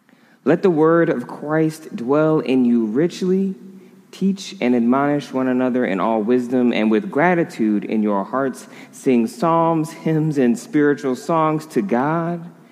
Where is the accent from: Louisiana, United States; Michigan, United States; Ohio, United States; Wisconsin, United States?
Michigan, United States; moved away as an adult; now in California, United States; You know, I'm originally from Michigan, and one of the strange things that it took me a little while to get used to when I moved here to go to graduate school, to move to California